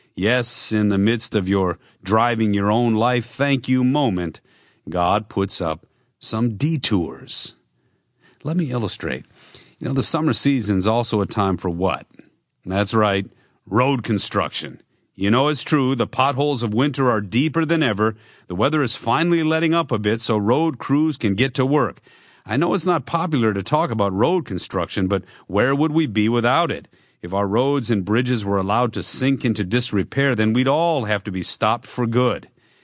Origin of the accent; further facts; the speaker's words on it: Michigan, United States; My home state of Michigan has Detroit, a serious contender for a city with the most road construction, repair, and road repaving.